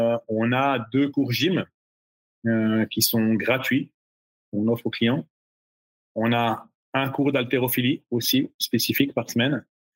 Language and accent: French; Switzerland; tu prends chez nous en Suisse la moyenne d'un. d'entrepreneur, c'est entre 120 et 130 francs l'heure